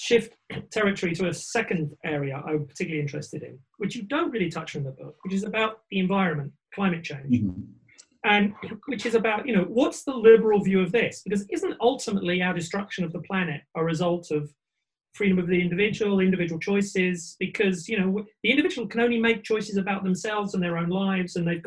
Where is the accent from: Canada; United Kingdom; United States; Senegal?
United Kingdom; England; I'm English as they come, grew up on the south coast of England.